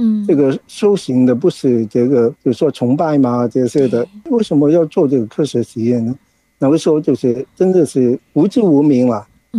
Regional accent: Hong Kong; 大家好，我是来自香港的

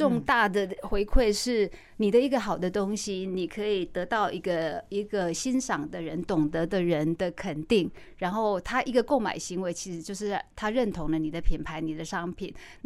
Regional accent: Taichung, Taiwan; 因为一路我在台中长大工作

